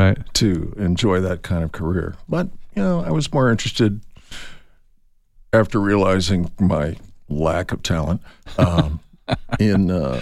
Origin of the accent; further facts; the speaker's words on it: Phoenix, Arizona, United States; I grew up in Phoenix watching the Wallace and Ladmo children's show.